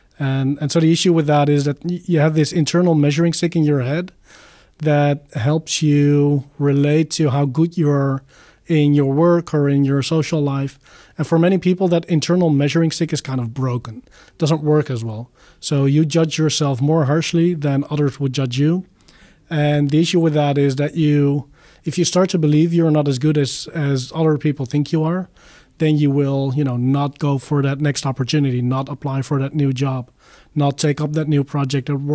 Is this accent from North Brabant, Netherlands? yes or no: yes; North Brabant, Netherlands; English is a second language; I am from the Netherlands. I live in the region of Eindhoven.